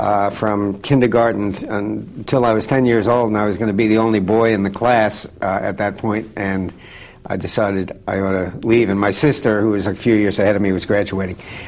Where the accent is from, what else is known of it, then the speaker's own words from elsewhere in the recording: New York City, New York, United States; I was born and raised in New York City on the West Side, on West 74th Street.